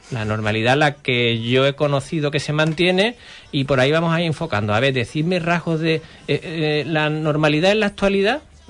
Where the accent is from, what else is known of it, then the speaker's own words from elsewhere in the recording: Huelva, Andalusia, Spain; born there; yo nací en Huelva, ¿vale?